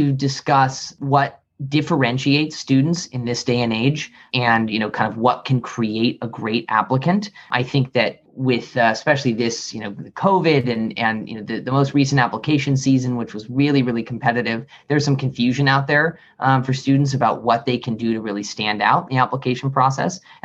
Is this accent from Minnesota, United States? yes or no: no; Santa Rosa, California, United States; I'm from Santa Rosa, California. So that's Northern California near San Francisco.